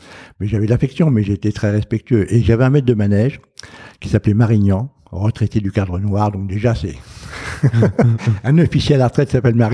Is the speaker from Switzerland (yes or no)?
no; France; je suis né en 1945 en France, donc je suis français, binational maintenant, franco-américain.